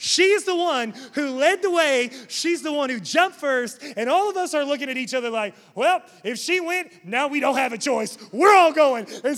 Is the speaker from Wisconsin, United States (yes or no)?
no; West Virginia, United States; now in Charlotte, United States; I'm from West Virginia, for those of you who don't know that. I feel like I tell you all the time, at least once a month. But anyway, in West Virginia, growing up there, there's not a whole lot of things to do.